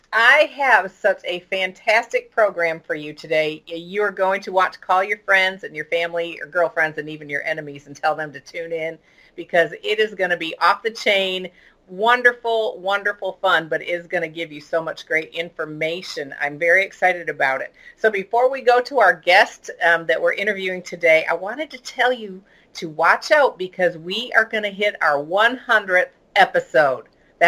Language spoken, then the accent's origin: English; Michigan, United States; so we're kind of buddies because I'm from Michigan, so we have a lot in common right there. I mean, two northern people.